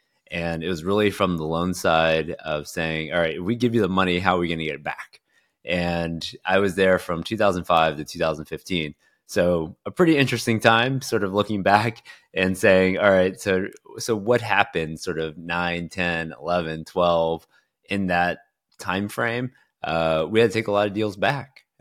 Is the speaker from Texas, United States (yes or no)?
yes; Houston, Texas, United States; So born and raised in Houston, Texas, went to school in Austin at UT, did finance there